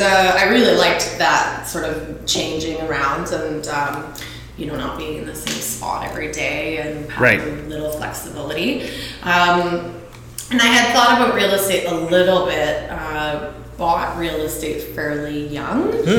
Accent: South East England, United Kingdom; I grew up in Surrey.

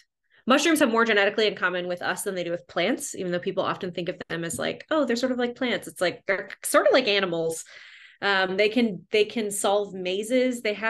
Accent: Philippines; I grew up in the Philippines. So I spent a lot of time outside growing up just because it was warm all the time.

